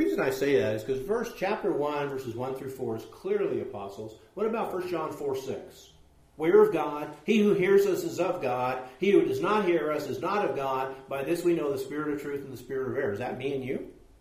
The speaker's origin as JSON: {"language": "English", "region": "West Coast", "country": "United States", "tie": "born or raised there", "said": "Growing up on the West Coast, there are some things about marriage and divorce that are way out there"}